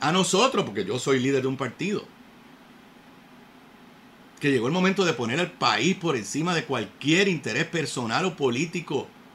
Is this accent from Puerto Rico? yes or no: yes; Puerto Rico; Lo que pasó ayer no es un reflejo de lo que somos los puertorriqueños.